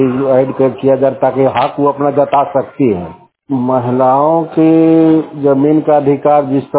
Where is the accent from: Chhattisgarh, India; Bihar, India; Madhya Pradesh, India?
Bihar, India; मैं प्रखंड नारदीगंज से बिलोंग करता हूँ